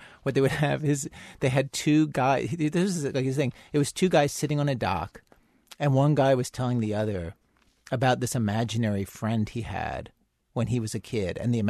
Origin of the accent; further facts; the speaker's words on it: Baltimore, Maryland, United States; And I grew up in Baltimore and went around to all the places.